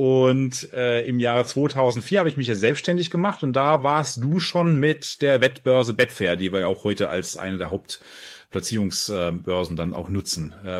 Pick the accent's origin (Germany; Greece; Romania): Greece; Ja, muss man halt machen als Grieche, was soll ich tun?